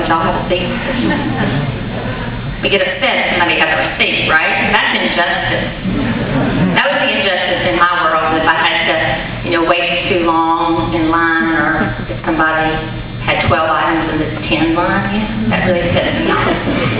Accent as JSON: {"language": "English", "region": "Mississippi", "country": "United States", "said": "I'm from Mississippi. I think I'm 15th generation Christian. I'm out of the womb Christian in Mississippi."}